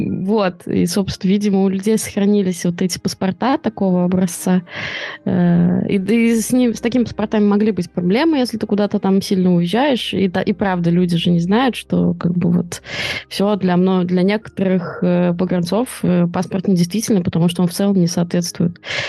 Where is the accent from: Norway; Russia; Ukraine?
Russia; Tatarstan; да, я из России